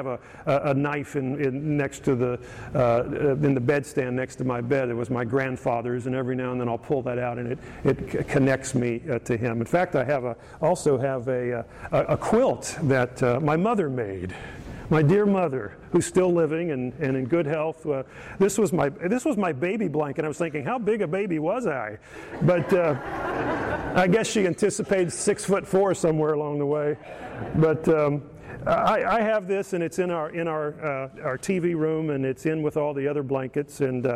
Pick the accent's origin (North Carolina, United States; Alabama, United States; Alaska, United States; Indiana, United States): Indiana, United States; Brazil; So I mentioned that I was from Brazil, Indiana, which is not a remarkable place, but it is my hometown